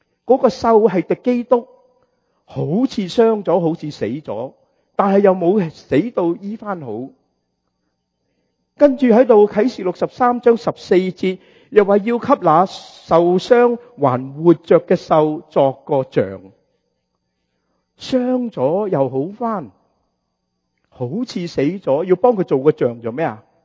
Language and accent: Cantonese; China; 所以佢哋每隔幾年就要有一個闰月，好似我哋中國人一模一樣